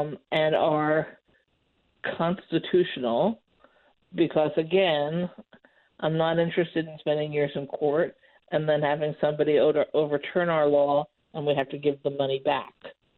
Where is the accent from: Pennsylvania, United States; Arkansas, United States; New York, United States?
New York, United States; New York City; I come from New York City, where you also compete with a large media market